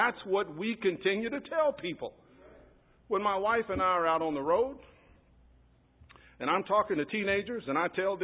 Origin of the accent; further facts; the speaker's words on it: United States; Being an American, I'm clueless.